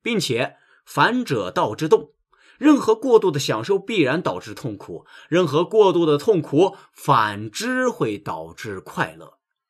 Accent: China; 因为我们中国人对佛学也比较熟悉嘛

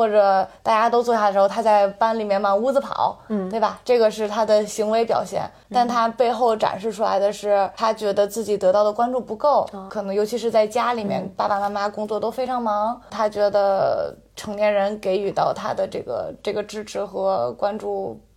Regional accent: Beijing, China; 因为我也从小在北京长大

